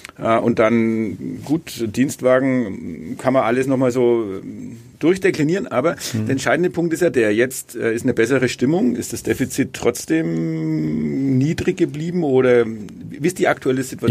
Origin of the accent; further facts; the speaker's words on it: Bad Windsheim, Bavaria, Germany; Weil ich komme aus Bad Windsheim.